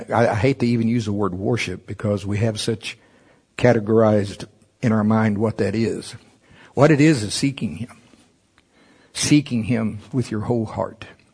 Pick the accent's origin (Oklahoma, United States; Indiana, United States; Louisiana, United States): Oklahoma, United States; Y'all know I'm from Oklahoma, anyway. I am educated, I just don't talk like it.